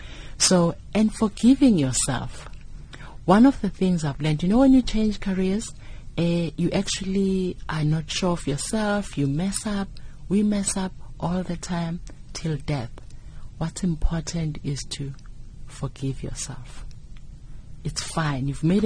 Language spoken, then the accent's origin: English; Westville, KwaZulu-Natal, South Africa; born there; I was born in Westville.